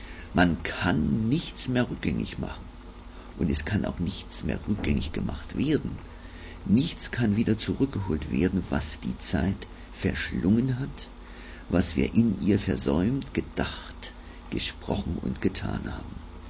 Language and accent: German; Saxony, Germany; dann komme ich eben aus Mitteldeutschland. Ja, ich komme aus dem Erzgebirge, etwa so in der Gegend Aue, Annaberg herum. Ich wurde von Gott verhältnismäßig sehr früh auf dem Glaubensweg gestellt